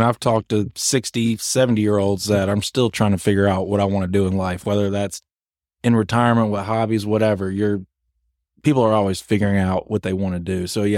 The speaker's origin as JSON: {"language": "English", "town": "Charlotte", "region": "North Carolina", "country": "United States", "tie": "born or raised there", "said": "But grew up in Charlotte, two loving parents, have a sister 2.5 years younger than me."}